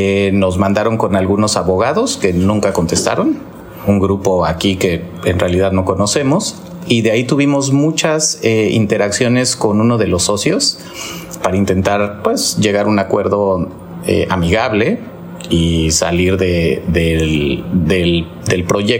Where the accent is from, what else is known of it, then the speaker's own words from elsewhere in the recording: Mexico City, Mexico; Yo vendí un departamento en Ciudad de México, de donde soy originario, para invertir aquí, para pues tener y retirar y vivir acá.